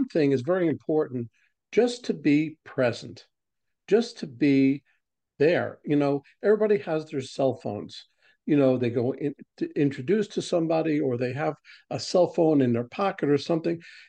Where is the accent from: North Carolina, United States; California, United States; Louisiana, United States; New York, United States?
New York, United States; Well, I am a transplant from New York down to Georgia.